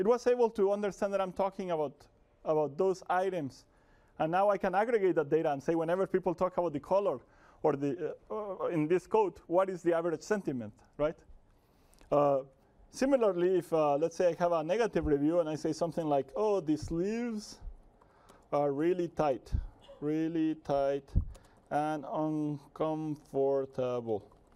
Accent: Guatemala; So when I was a kid, I'm from Guatemala, and in Guatemala, when I was a kid, there were three TV channels.

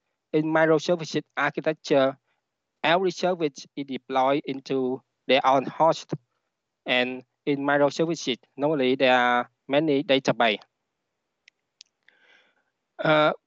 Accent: Vietnam; English is a second language; My name is … I'm from Vietnam.

